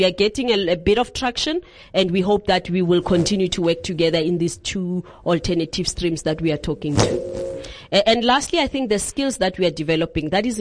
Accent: Gauteng, South Africa; I'm originally from the East Rand, yet I'm participating in economic activities in the city of Johannesburg

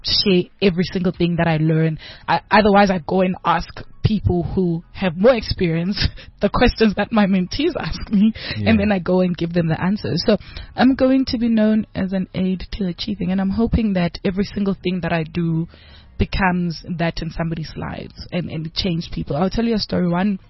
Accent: Bulawayo, Zimbabwe; born there; I was born in Zim. So I was in Zim in Kwabulawayo, Kontuziyathunqa.

